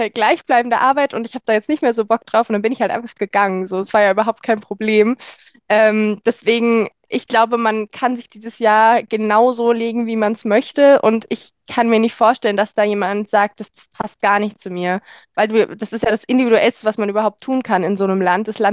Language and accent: German; Germany; Da sagt man dann halt einfach, hey, ich bin Deutsche, ich bin noch nicht so top und dann funktioniert das ohne Probleme.